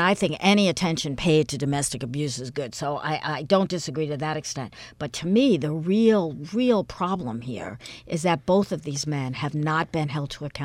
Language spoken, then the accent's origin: English; Vietnam; I'm from Vietnam. I'm very glad my sons were not in the military.